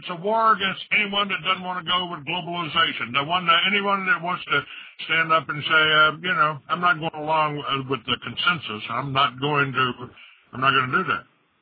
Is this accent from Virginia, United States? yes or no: no; Texas, United States; you know, I'm a Texan, and I'm proud of being a Texan